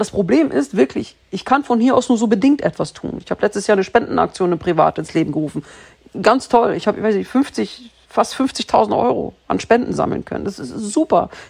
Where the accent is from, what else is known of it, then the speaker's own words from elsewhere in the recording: Germany; ich bin Deutsche mit syrischem Migrations- oder Deutsche mit syrischen Wurzeln, was ich immer noch sage